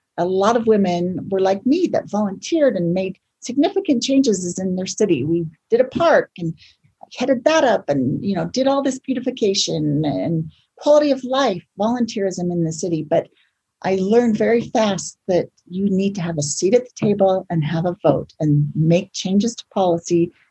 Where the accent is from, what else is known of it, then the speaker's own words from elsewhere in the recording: Provo, Utah, United States; I'm from Provo, Utah, and I believe in the morals and ethics behind this decision.